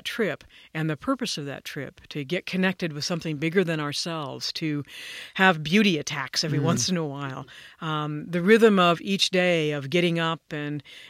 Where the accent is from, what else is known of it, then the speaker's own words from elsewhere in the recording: Arizona, United States; now in Santa Fe, United States; For me, growing up in Arizona, with the parents that I had and the time that I grew up there, desert was seen as a place to call home.